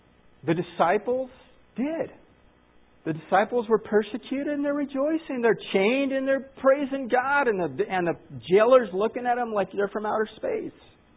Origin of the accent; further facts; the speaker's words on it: United States; Now, I'm as patriotic as any American I know. I love our country.